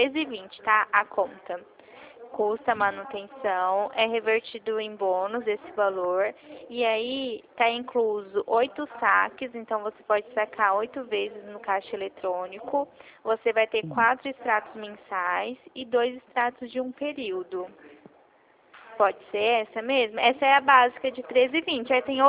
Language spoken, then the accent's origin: Portuguese; Presidente Prudente, São Paulo, Brazil; Eu também sou daqui, de Presidente Prudente. Presidente Prudente. Nascida e vivida.